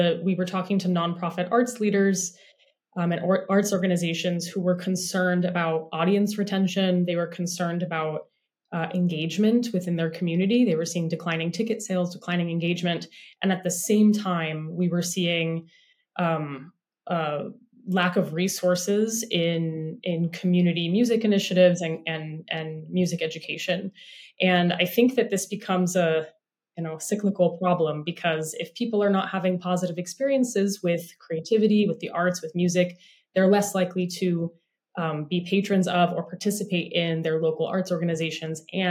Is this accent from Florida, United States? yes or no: no; San Francisco, California, United States; I grew up in San Francisco's Tenderloin District, which is really like a low income, I would say like high crime district.